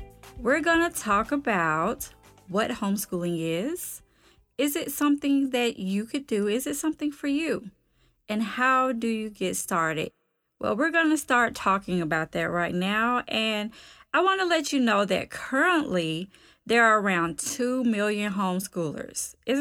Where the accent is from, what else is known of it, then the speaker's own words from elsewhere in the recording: Georgia, United States; accent: southern; If you haven't discovered that from my little southern accent, I am from Georgia.